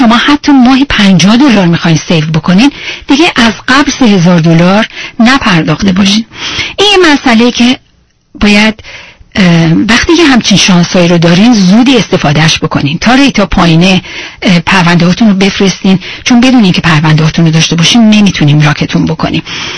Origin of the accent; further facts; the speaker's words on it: Iran; من تنها ایرانی هستم که اونجا کار میکنم